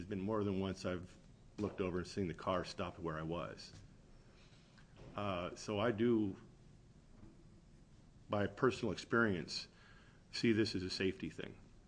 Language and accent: English; California, United States; I grew up in California, and so I'm familiar with lane sharing